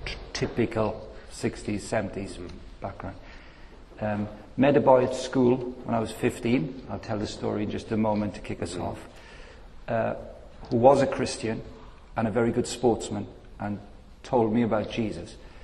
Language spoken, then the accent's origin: English; Llanelli, Wales, United Kingdom; I grew up in South Wales, a town called Llanelli, which when I was growing up was the finest rugby team in the world